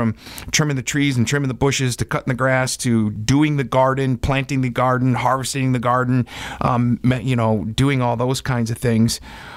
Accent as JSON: {"language": "English", "region": "Wisconsin", "country": "United States", "tie": "born or raised there", "said": "of course, when you're growing up in Wisconsin, you've got grass all over."}